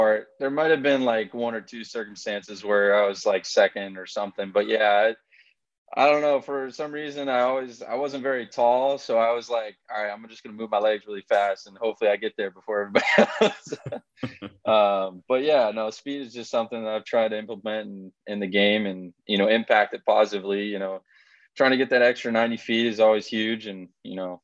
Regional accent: New England, United States; also born or lived in Grants Pass, United States; Like you mentioned, I was born in Grants Pass, and I don't really remember too much because we moved back to the East Coast when I was about two. So my whole life really that I remember has been in New England.

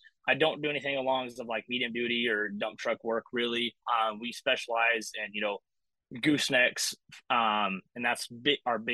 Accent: Idaho, United States; now in Texas; because I grew up in Idaho, so Bully Dog was our thing there that we used. So I've been good friends with them. And then I eventually moved to Texas and became a diesel mechanic.

